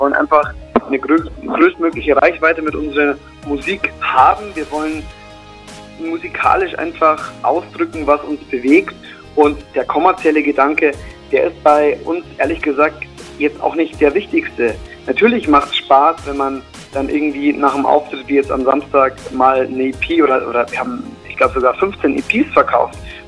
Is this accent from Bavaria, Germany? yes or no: yes; Rosenheim, Bavaria, Germany; ich komme beispielsweise aus Rosenheim, ganz im Südosten der Republik